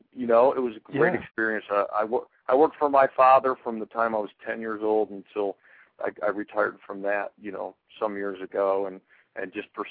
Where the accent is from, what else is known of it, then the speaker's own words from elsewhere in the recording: Detroit, Michigan, United States; And as you said, you know, growing up in Detroit, obviously I had some … influences and some … influences and stuff like that.